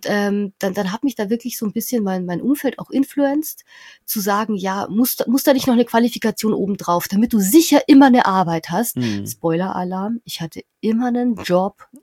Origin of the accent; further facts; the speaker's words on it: Bavaria, Germany; ich komme aus der Nähe von Nürnberg, 5 Häuser im Wald und da hört die Straße auf.